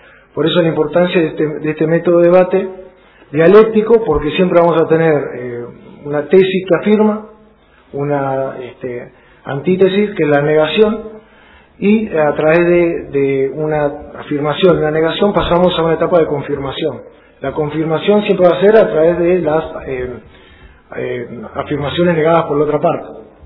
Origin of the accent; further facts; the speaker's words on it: El Maitén, Chubut, Argentina; also born or lived in La Plata; Soy, digamos, del Maitén y arranqué estudiando en La Plata y después seguí en los tribunales de La Plata